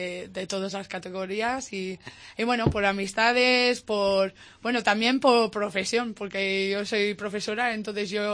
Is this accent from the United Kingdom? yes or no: yes; Wales, United Kingdom; also born or lived in Scotland; O sea, soy escocesa, pero me he criado en Gales.